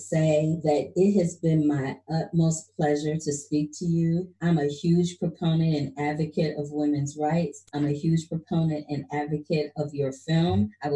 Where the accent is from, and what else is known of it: Missouri, United States